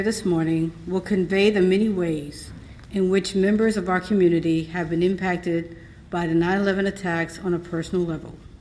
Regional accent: New York, United States; It was both my duty and responsibility as an American and a New York native to be able to join others on the commission

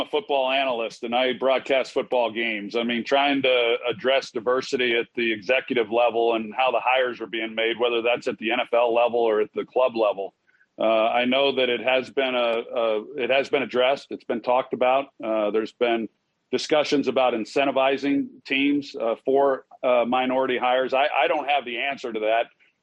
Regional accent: Cerritos, California, United States; now in Oklahoma, United States; I grew up in Cerritos, California prior to moving to Oklahoma, and the Los Angeles Rams were my team.

